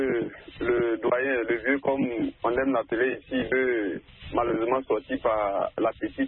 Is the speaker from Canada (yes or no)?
no; Côte d’Ivoire; chez moi, en Côte d'Ivoire, ici